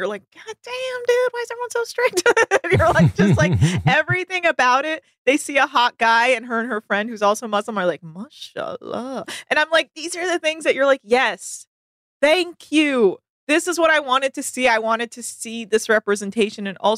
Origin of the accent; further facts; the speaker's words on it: California, United States; now in Los Angeles, United States; Now I grew up in the Bay Area, so I'm a Warriors person, but I also have lived in LA for over, you know, like 10 years.